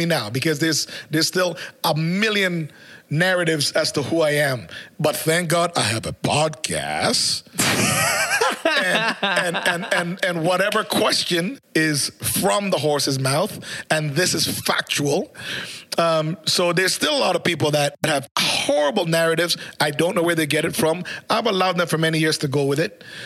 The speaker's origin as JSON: {"language": "English", "country": "Jamaica", "tie": "born or raised there", "lives_now": "Canada", "said": "I was born in Jamaica. I grew up in Jamaica. I ran track in Jamaica. I was good in Jamaica."}